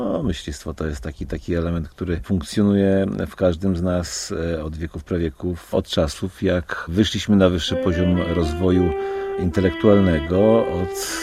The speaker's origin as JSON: {"language": "Polish", "region": "Podlaskie Voivodeship", "country": "Poland", "tie": "born or raised there", "said": "Ja się wychowałem na otulinie Niecki, która się nazywa Niecką Tyniewicką. I pierwsze zabawy takiego dziecka wychowanego w środowisku wiejskim to były zabawy z naturą."}